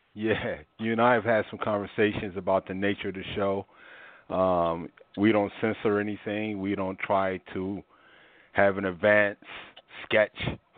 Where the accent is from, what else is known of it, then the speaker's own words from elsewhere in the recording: Newark, New Jersey, United States; when I was growing up in Newark, I never was ill in the North Ward, just to be honest with you.